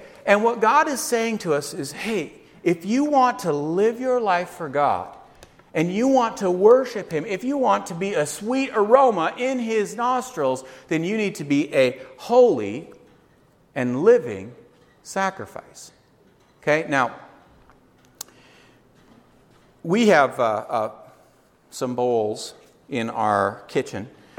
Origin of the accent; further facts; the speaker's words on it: Alaska, United States; now in Hawaii, United States; We came from Alaska, and in Alaska, it is not humid. We humidify our houses.